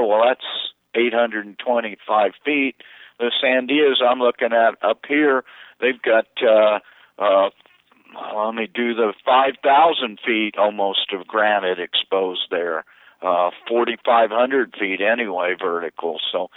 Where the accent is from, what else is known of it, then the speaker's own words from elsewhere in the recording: Missouri, United States; Well, I grew up in Missouri, so I became a Denver Bronco fan